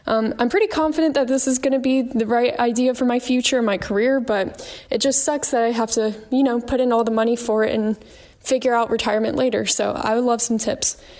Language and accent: English; Atlanta, Georgia, United States; I'm from Atlanta, Georgia, and I just have a quick question about investing when you still have student loans.